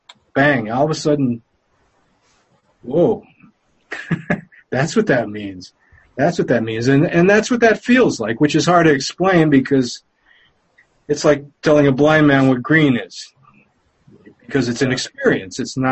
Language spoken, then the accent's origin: English; Pennsylvania, United States; now in Dalton, United States; I'm from northeastern Pennsylvania. I live in a town called Dalton right now.